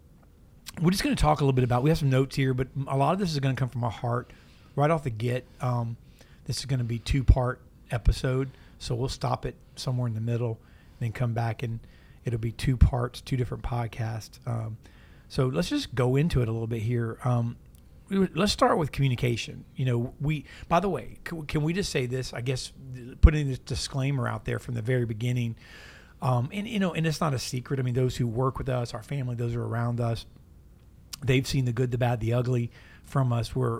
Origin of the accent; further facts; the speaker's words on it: Tampa, Florida, United States; But I'm not. I'm from Tampa, Florida.